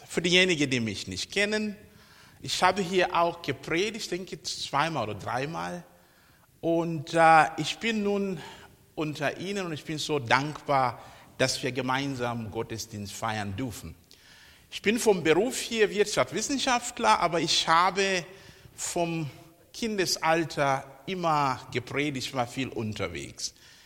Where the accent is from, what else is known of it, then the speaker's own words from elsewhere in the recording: Zambia; German is a second language; moved away as an adult; now in Germany; Ich stamme ursprünglich aus Sambia. Ich kam hier nach Deutschland quasi 1985. Ich habe hier studiert, promoviert und ich arbeite hier. Ich bin verheiratet. Inzwischen fühle ich mich wie ein Afro-Arzgebegler.